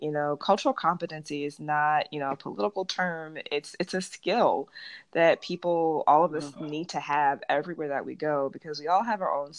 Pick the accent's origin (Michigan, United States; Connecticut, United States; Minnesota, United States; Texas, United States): Michigan, United States; Detroit; moved away as an adult; also born or lived in Chicago / Arizona; now in California, United States; I am from Detroit, Michigan, and I kind of slowly made my way out west, doing my grad work in Chicago, then going to Arizona, and now here in California.